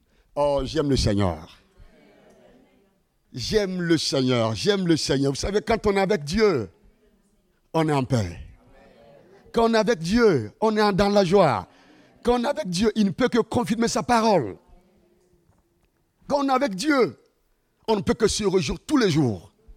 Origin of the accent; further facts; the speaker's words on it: Burkina Faso; je suis de Burkina Faso, parce que par ma voix, vous ne me reconnaissez pas